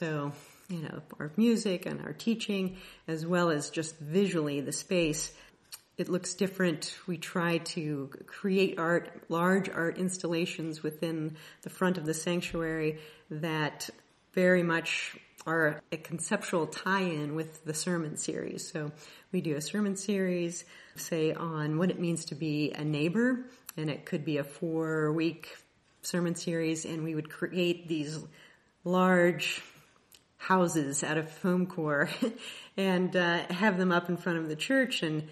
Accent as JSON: {"language": "English", "town": "Kansas City", "country": "United States", "said": "I am from the Kansas City area."}